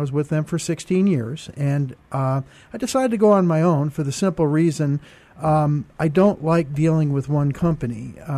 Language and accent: English; New Jersey, United States; also born or lived in Brooklyn, New York; All right. Well, I was born in Brooklyn, New York. What am I doing here, right? And then we moved to New Jersey, was very active in athletics